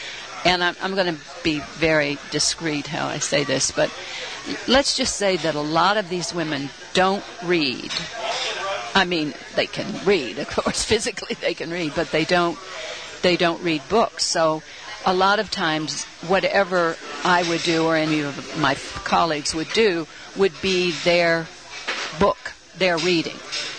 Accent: Shreveport, Louisiana, United States; also born or lived in Cleveland, Ohio; Cleveland, Ohio, and then Shreveport from the time I was 11. Shreveport in Louisiana.

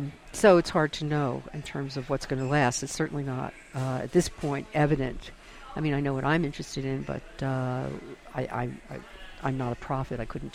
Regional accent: Washington, D.C., District of Columbia, United States; And I was brought up in Washington, D.C., and I didn't go to school.

